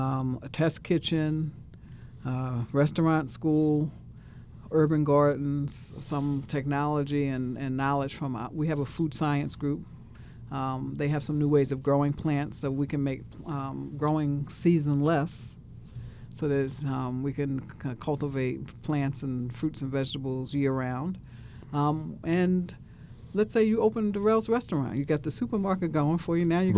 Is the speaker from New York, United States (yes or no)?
yes; New York, United States; I'm from New York, so I just didn't have a clue about